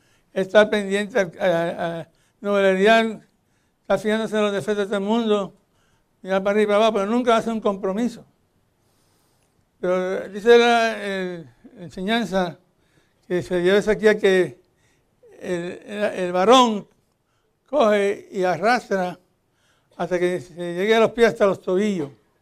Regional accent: Cataño, Puerto Rico; yo me crié en un pueblito en Puerto Rico que se llama Cataño, que es frente a la bahía de San Juan. Y ahí hay playa por todos los lados.

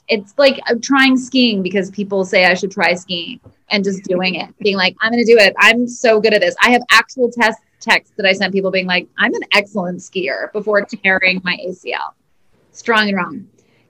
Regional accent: Brooklyn, New York, United States; I am a Brooklyn girl.

